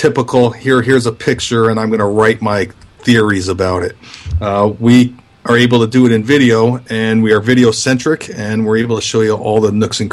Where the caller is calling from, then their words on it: Stockton, California, United States; I am in Stockton, California.